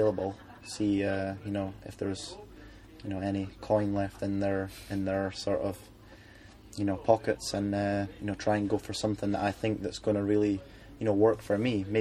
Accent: United Kingdom; I think I've got the advantage of being British.

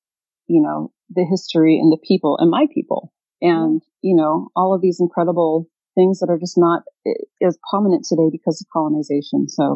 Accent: Hawaii, United States; I grew up on the Big Island of Hawaii.

